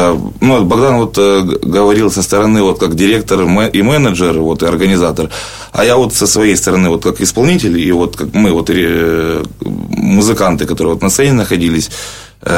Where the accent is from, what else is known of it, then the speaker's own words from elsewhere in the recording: Yevpatoria, Crimea, Ukraine; я сам родом з Євпаторії, із Криму